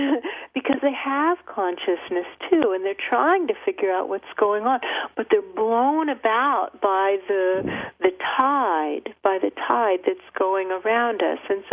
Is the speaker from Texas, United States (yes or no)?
no; Florida, United States; I grew up in Florida on the beach, in a beach community, and I did a lot of scuba diving from the time I was 13 on